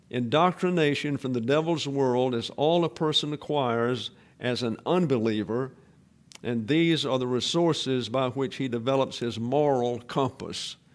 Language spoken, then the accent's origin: English; Southern US, United States; I'm just saying I don't understand it, because I'm from the South, and anything that has ice makes me nervous anyhow.